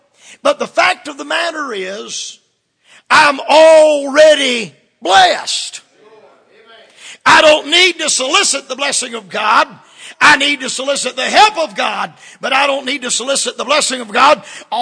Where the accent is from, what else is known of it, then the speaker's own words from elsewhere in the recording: the South, United States; Now I'm a Southerner, and Southerners feel sorry for ourselves.